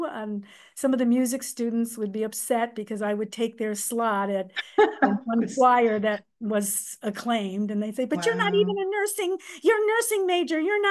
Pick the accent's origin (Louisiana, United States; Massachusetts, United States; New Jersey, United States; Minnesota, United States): Massachusetts, United States; So I'm from Massachusetts.